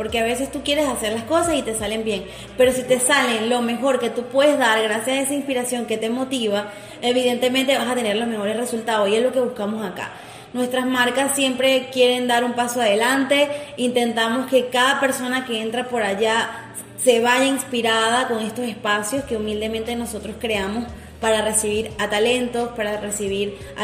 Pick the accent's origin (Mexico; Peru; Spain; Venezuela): Venezuela; Valle de la Pascua, Guárico; moved away as an adult; now in Maracay, Venezuela; 10 años aquí en Maracay, mucho tiempo estudiando y trabajando y ya viviendo acá y haciendo mi vida, pero no olvido mis raíces ni de donde nací, que es en Valle de la Pascua, donde me crié, donde hice mis primeros estudios académicos